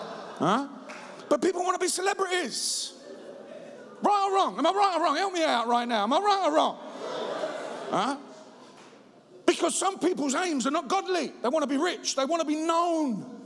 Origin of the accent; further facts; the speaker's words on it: London, United Kingdom; You know, me and Tommy, we lived a life where when I was growing up in the East End, and when he was growing up in the East End